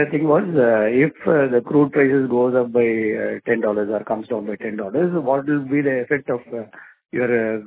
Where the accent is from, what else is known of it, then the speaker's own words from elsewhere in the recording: Chennai, Tamil Nadu, India; I'm from Chennai and I rarely see any promotion budget anywhere around.